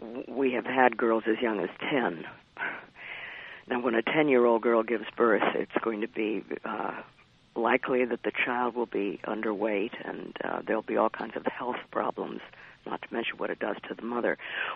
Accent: Georgia, United States; from that conference back to Georgia determined to try to implement what I had learned in Cairo in my home state

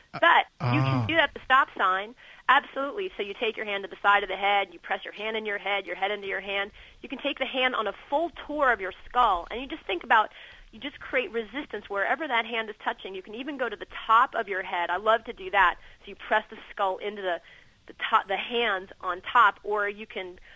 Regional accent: New Orleans, Louisiana, United States; I'm a little Jew girl from the South.

